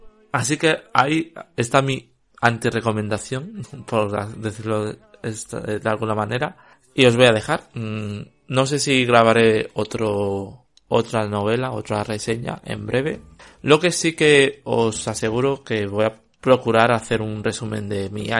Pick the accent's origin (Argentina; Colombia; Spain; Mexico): Spain; como soy español y el inglés no es mi lengua materna